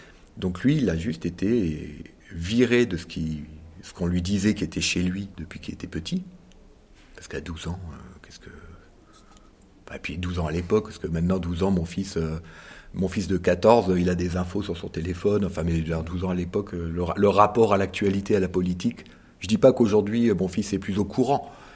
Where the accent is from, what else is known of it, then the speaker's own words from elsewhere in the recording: Grand Est, France; Mais même nous, en Alsace, on est alsacien